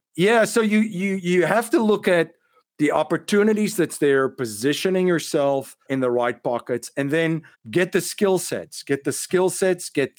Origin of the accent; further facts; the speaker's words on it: South Africa; what I've seen and growing up in South Africa, it's economic.